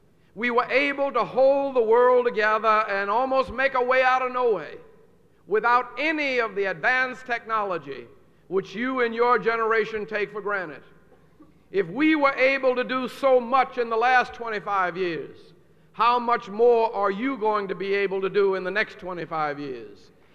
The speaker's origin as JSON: {"language": "English", "town": "New Orleans", "region": "Louisiana", "country": "United States", "tie": "born or raised there", "said": "And going back home to my hometown of New Orleans, Louisiana, as a recent graduate, there were many places in this native Southland of mine that I was afraid to stop."}